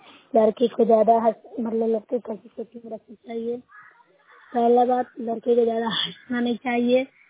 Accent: Bihar, India; मैं नौसा ब्लॉक से हूँ, जिला नालंदा से मैं रखती हूँ।

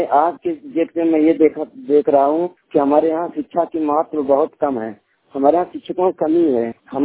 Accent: Sidhi, Madhya Pradesh, India; मैं ग्राम पेपगरा पोस्ट मोरा जिला सीधी मध्य प्रदेश का रहने वाला हूँ।

